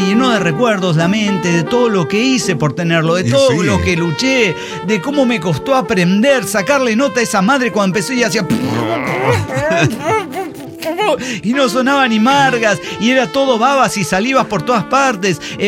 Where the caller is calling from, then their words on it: Toluca, State of Mexico, Mexico; de Toluca la Bella.